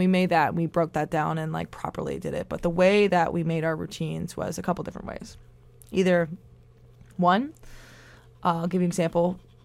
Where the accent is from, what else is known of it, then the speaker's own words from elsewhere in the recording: Boston, Massachusetts, United States; he's from Rhode Island and I'm from Boston.